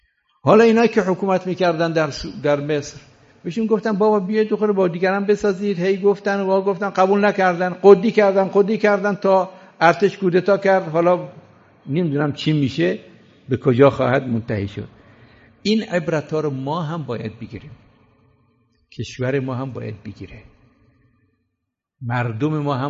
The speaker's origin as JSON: {"language": "Persian", "country": "Iran", "said": "چون ما ایرانی هستیم،"}